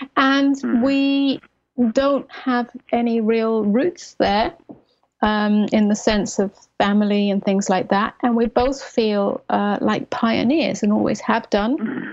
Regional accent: England, United Kingdom; now in United States; I am English, yes. I have not gone back to England, and neither has Cavi, since we arrived in the United States, which is just over a year ago.

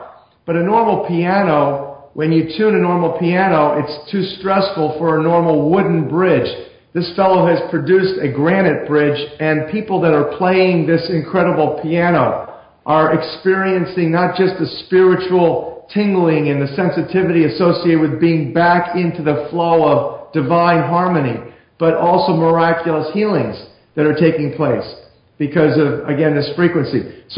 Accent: Philadelphia, Pennsylvania, United States; I'm a Messianic Jew, and you know what? So is Sherry. And what's interesting is we're both from Philadelphia.

